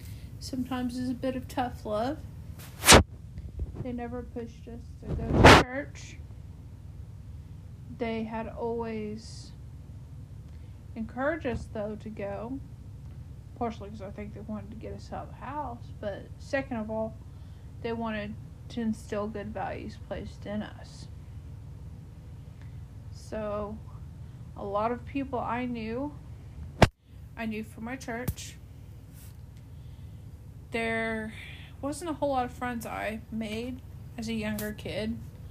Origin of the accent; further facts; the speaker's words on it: Oklahoma, United States; So, I grew up in Oklahoma, home of the sweeping plains, where the wind is always windy